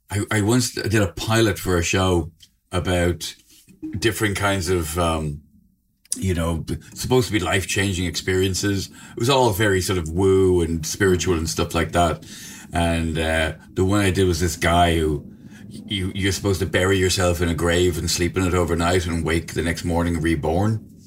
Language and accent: English; Ireland; now in United Kingdom; I'm a comedian from Ireland who lives in England and is coming to Australia.